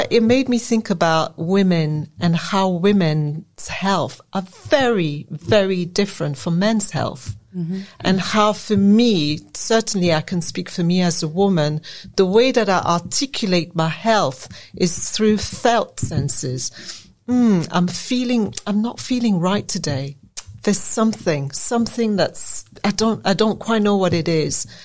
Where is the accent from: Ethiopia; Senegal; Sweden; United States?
Senegal; moved away; I was born in Senegal. My dad is from Benin. My mother has European Asian roots. When I lived in Senegal, I was seen as Toubab.